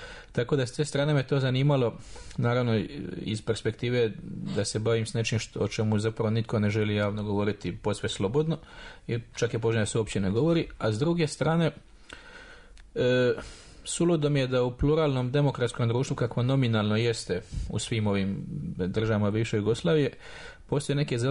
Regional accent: Mostar, Federation of Bosnia and Herzegovina, Bosnia & Herzegovina; imao sam 9 godina kad se država raspadala, ali kako sam rođen odrastao u Mostaru, imao sam 12 godina

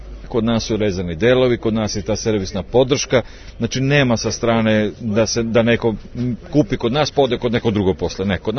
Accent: Serbia; kod nas u Srbiji

